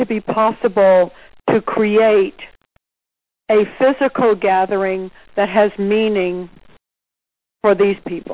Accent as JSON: {"language": "English", "town": "Houston", "region": "Texas", "country": "United States", "said": "Hi, I'm in town from Houston."}